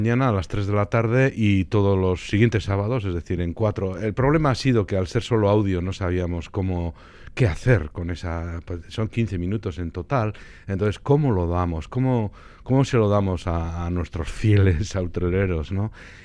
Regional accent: Basque Country, Spain; Y como los vascos, pues somos muy buenos.

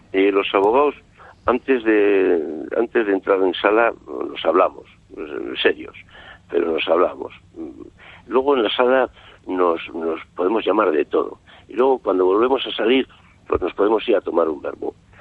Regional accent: Pamplona, Navarre, Spain; Yo soy de Navarra, he vivido toda mi vida en Navarra, soy de Pamplona

